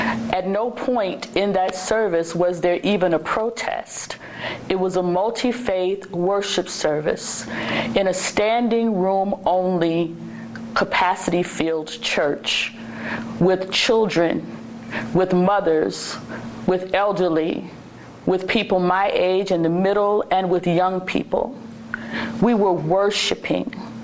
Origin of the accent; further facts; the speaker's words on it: Birmingham, Alabama, United States; I'm from Birmingham, Alabama. This is not the first time I've seen Klan rallies.